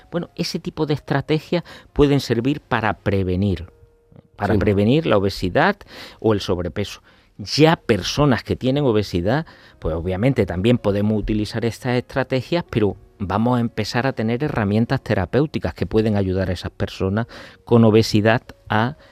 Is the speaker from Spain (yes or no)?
yes; Montoro, Andalusia, Spain; now in Málaga, Spain; No, soy cordobés, nací en Montoro.